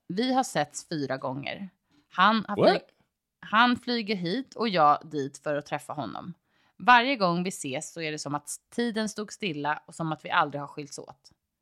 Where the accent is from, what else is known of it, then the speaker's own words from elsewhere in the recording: Sweden; Han är amerikan och jag är svensk.